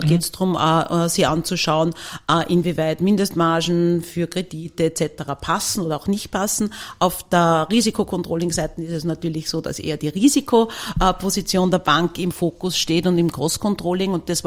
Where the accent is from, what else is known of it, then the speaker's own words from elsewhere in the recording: Linz, Upper Austria, Austria; now in Vienna, Austria; Ich bin gebürtige Linzerin